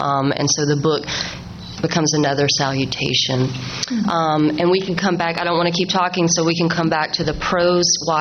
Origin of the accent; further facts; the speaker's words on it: the South, United States; It's all stories, narratives, very accessible about my family and growing up in the South.